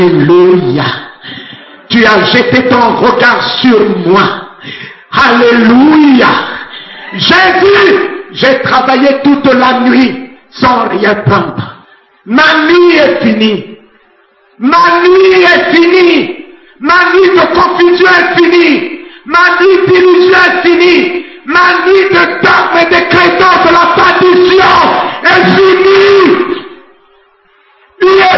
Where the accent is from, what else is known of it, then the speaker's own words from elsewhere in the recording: Central African Republic; first language Sango; French is a second language; je suis centrafricain. Si je veux parler pour que vous n'écoutiez pas, j'ai dit à mon frère qui est centrafricain, dans notre langue, le sango, vous n'allez pas comprendre.